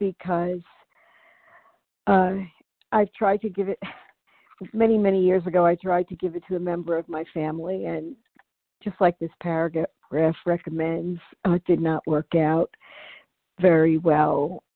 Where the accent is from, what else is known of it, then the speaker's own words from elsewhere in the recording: New York City, New York, United States; I'm from New York City, but staying in Portland, Oregon with my son right now for a few weeks.